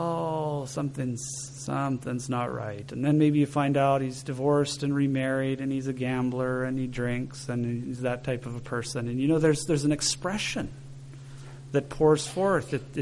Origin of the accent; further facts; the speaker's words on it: Canada; I'm from Canada and I enjoy hockey.